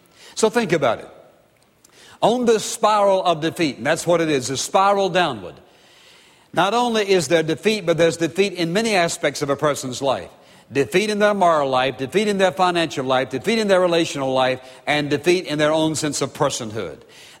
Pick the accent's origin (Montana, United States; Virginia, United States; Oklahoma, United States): Virginia, United States; because I grew up in Virginia, and my hometown where I lived was just always a mile or two out in the country to where the farms were.